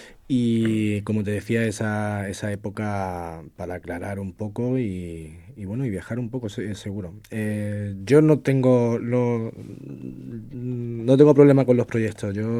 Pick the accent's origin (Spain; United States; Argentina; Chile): Spain; Granada, Andalusia; Yo soy de aquí, yo soy granadino, entonces pues, posiblemente me quede por aquí.